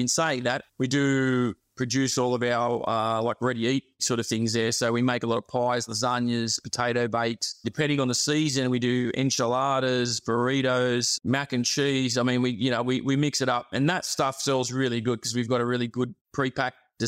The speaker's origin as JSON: {"language": "English", "country": "Australia", "tie": "born or raised there", "said": "So like I grew up in the Western suburbs, you know, obviously Aussie background. My dad's, you know, Australian butcher, we're, you know, fourth generation."}